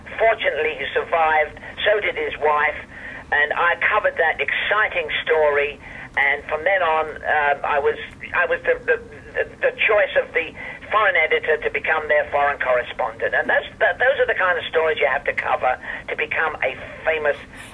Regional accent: London, United Kingdom; when I was a young boy growing up in the East End of London, which was predominantly Jewish

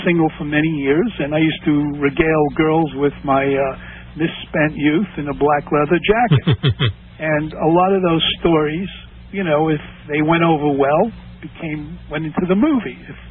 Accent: Flatbush, New York, United States; Well, I grew up in Flatbush, and I grew up in what was then termed a motorcycle gang

